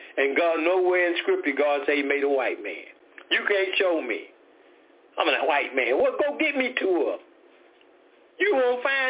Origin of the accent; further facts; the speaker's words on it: Decatur, Georgia, United States; We are from Decatur, Georgia.